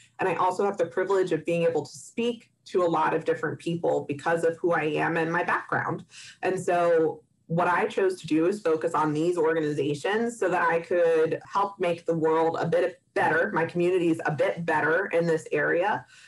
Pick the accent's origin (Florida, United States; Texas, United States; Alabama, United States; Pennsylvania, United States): Pennsylvania, United States; I grew up in Pennsylvania. And that did have a big impact on how I grew up.